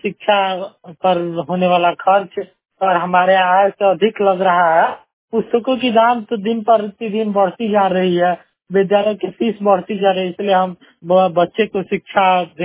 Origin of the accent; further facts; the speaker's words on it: Maharajganj, Bihar, India; मैं सिवान जिले के महाराजगंज के रहने वाला हूँ।